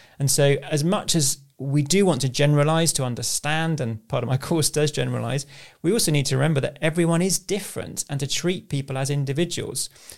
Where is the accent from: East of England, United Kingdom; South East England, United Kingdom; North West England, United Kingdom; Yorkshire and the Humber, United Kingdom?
East of England, United Kingdom; Southend; So growing up in Southend